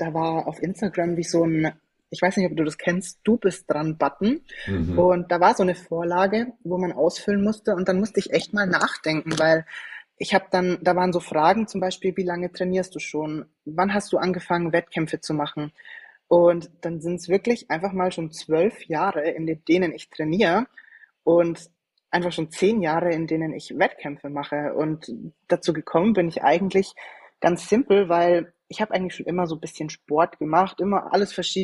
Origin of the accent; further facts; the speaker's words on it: Schweinfurt, Bavaria, Germany; ich komme ursprünglich aus Franken, aus Schweinfurt